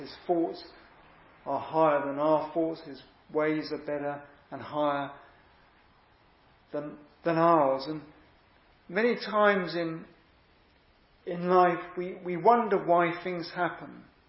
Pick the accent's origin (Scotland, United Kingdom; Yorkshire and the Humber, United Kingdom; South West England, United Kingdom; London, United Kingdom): South West England, United Kingdom; born there; I was born in Wiltshire, so it's a good county.